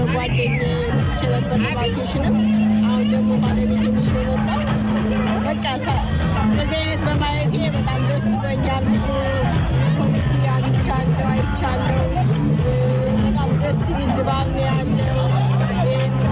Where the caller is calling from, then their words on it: Alexandria, Virginia, United States; እኔ በአሜሪካን በቨርጂኒያ አሌክሳንድሪያ ውስጥ ነው የምገኘው።